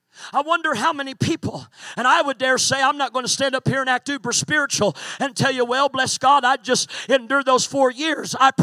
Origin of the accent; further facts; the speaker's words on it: the Ozarks, United States; see, I grew up in the Ozarks, and we had something that was called a fox hunt.